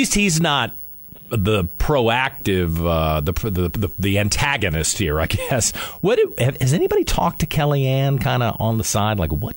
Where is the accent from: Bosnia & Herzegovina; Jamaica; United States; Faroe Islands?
United States; the South; Now, from a social standpoint, I'm a Southerner.